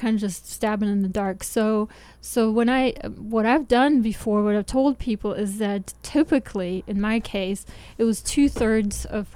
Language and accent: English; Georgia, United States; She was from Arizona. I'm here from Georgia.